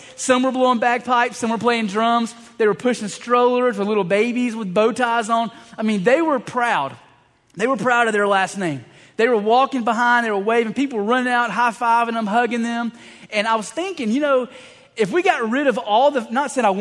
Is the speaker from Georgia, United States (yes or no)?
yes; Atlanta, Georgia, United States; now in Savannah, United States; And I said, listen, I'm from Atlanta. It's a pretty big city.